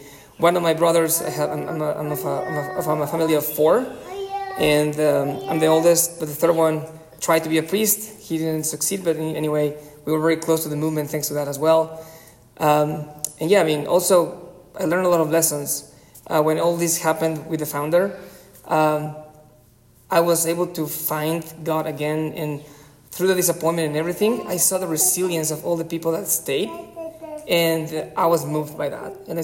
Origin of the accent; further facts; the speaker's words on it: Querétaro, Mexico; I started since pre-K in Instituto Cumbres in Querétaro. That's in Mexico. I'm from Mexico.